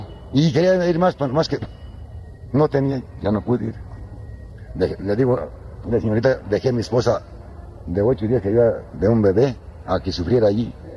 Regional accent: Tuxpan, Michoacán, Mexico; Yo soy de Tuxpan, Michoacán

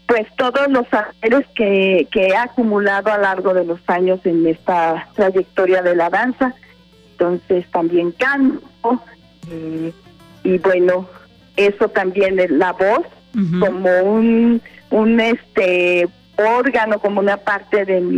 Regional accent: Morelia, Michoacán, Mexico; Somos de Morelia, Michoacán, uh-huh, y somos tres bailarinas, tres coreógrafas que hemos estado presentes pues a lo largo de nuestros, ya todos tenemos 50 años

